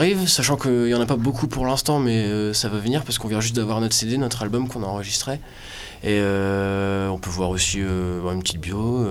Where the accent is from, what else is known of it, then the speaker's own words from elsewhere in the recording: Valenciennes, Hauts-de-France, France; Pas du tout, on est de Valenciennes.